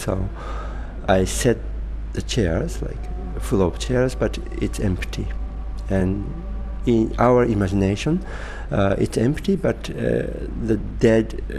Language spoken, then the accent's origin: English; Japan; Okay, I'm from Japan